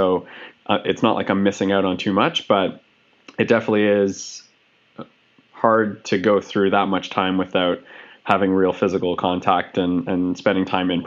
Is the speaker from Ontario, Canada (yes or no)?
no; Montreal, Quebec, Canada; Well, so I'm originally from Montreal.